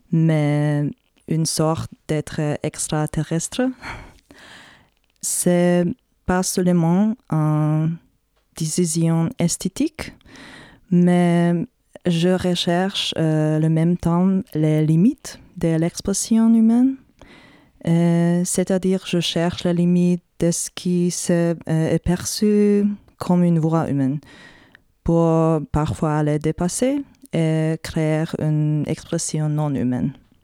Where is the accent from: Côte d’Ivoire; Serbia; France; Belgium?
Serbia; French is a second language; now in Germany; je suis née en Serbie, mais j'ai grandi dans une famille hongroise. Et j'ai habité pour longtemps en Allemagne, mais maintenant je vis entre Berlin, Budapest et Paris.